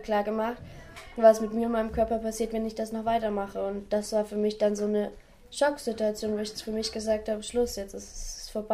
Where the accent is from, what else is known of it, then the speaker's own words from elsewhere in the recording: Berlin, Germany; ich komme aus Berlin-Kreuzberg und ich war früher mal drogenabhängig.